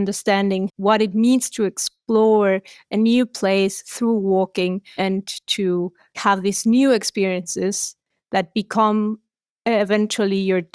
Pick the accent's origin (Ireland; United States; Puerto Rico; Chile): Chile; now in Berlin, Germany; I am from Chile. I studied architecture back in Chile. And now, for a couple of years now, I live in Berlin.